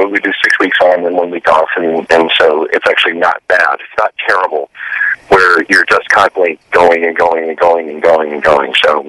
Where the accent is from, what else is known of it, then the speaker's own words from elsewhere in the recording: Minnesota, United States; I'm from Minnesota, and my mom and dad came to see a show